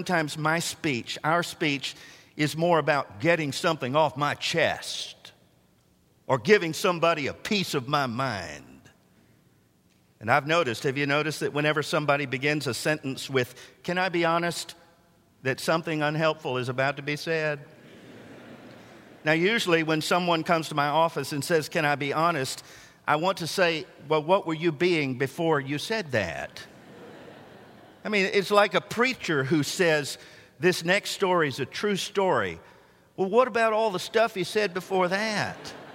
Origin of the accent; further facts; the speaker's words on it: Tennessee, United States; Or as we used to say growing up in Middle Tennessee, it's horse sense.